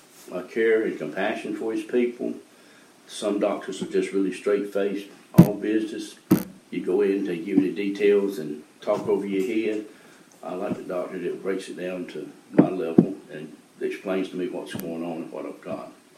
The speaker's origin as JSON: {"language": "English", "town": "Elm City", "region": "North Carolina", "country": "United States", "tie": "born or raised there", "also_born_or_lived": "Wilson", "said": "I am from Wilson, North Carolina. I grew up in Elm City. … they sharecropped"}